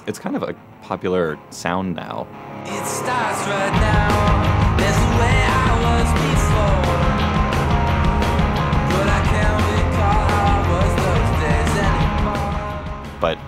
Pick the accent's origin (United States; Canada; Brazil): United States; Philadelphia, Pennsylvania; Which, for me, I'm from Pennsylvania, and so that kind of accent, like surfers and skaters, was so exotic when I was like a kid, you know? Like, I grew up in suburban Philadelphia where there's like nothing, really.